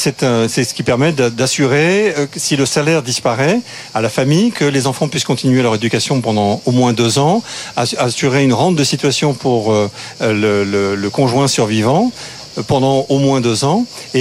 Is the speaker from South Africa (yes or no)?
no; France; Moi, je suis français.